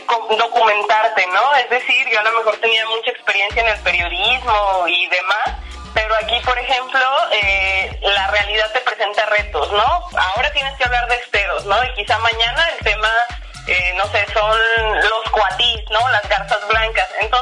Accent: Guadalajara, Jalisco, Mexico; yo nací en Guadalajara, yo soy del oriente de Guadalajara

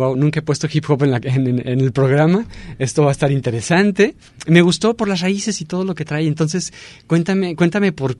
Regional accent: Guadalajara, Jalisco, Mexico; now in Puerto Vallarta, Mexico; yo vine de Guadalajara a estar acá, sí, a Puerto Vallarta, un lugar un poco más chico

